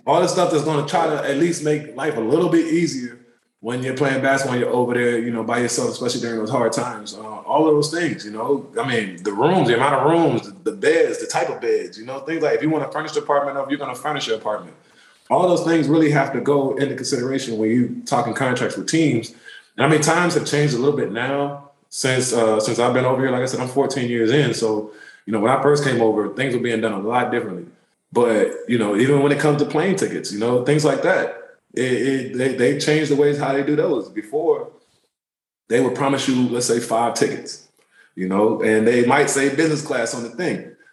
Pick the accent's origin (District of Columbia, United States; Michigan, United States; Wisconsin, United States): District of Columbia, United States; Washington; also born or lived in Turkey / Germany; But my dad, you know, he was military. My family was military. So we traveled a lot prior to us finally being stationed in D.C. I moved to D.C. when I was like 7 years old, 8 years old.